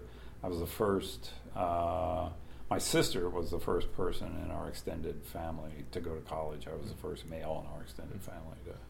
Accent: Philadelphia, Pennsylvania, United States; also born or lived in Japan; I was born in Philadelphia, yeah. And my father left the Army for a second time and stayed out this time. He went to work for United Airlines, and we lived outside of Philadelphia. I grew up there.

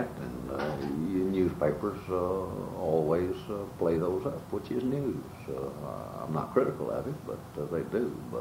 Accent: Birmingham, Alabama, United States; now in Montgomery, United States; When I came to Montgomery, I came from a place from Birmingham. I hadn't lived here.

